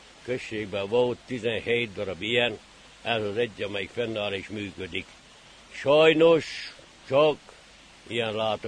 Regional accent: Corund, Harghita, Romania; Alcsegnye utca 12 hámszám alatt.

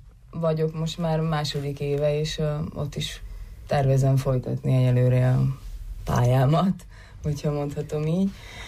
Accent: Budapest, Hungary; Nos, az már ugye elhangzott, hogy Budapestről jöttem.

